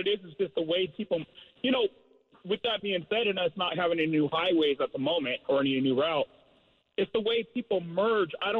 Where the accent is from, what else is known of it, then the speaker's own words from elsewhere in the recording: California, United States; now in Washington, United States; I'm from California.